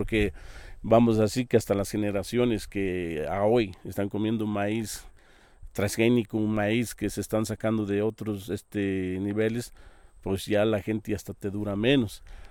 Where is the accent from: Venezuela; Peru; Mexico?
Mexico; nosotros como ahora sí como mexicanos